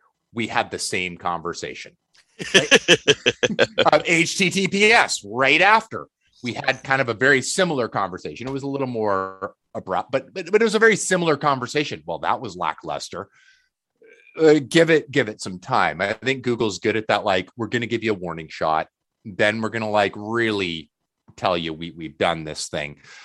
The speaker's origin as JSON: {"language": "English", "country": "Canada", "said": "As a Canadian, of course, I'm like, yeah, that tracks."}